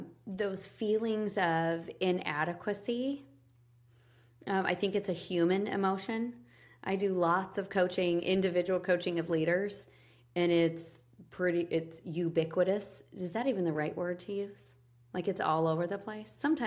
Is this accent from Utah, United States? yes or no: yes; Ogden, Utah, United States; I grew up in Ogden, Utah. We had a garden. We worked with our hands. I come from a line of builders.